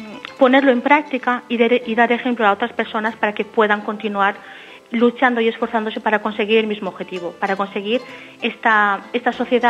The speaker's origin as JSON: {"language": "Spanish", "region": "Valencian Community", "country": "Spain", "said": "yo soy valenciana, soy española y estoy desempleada."}